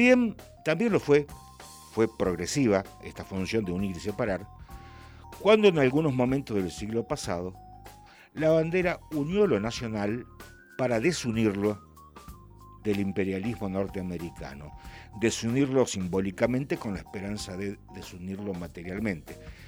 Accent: Argentina; nos une como argentinos

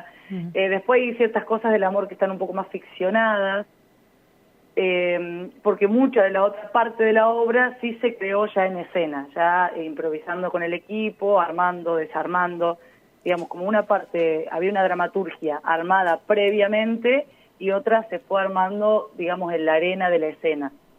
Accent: Realicó, La Pampa, Argentina; Yo soy de Realicó, un pueblo pequeño.

